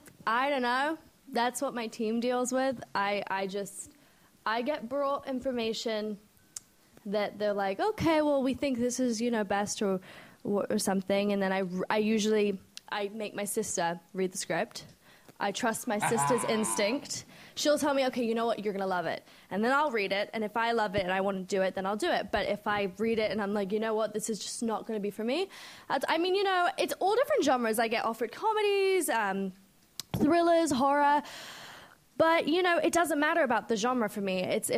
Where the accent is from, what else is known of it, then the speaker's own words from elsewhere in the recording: United Kingdom; like I'm British